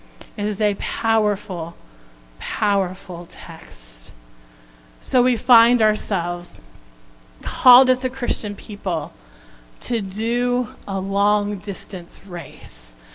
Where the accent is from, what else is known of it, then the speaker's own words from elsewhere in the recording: Florida, United States; We're from Florida, so we know this well. The sun shines brightly here.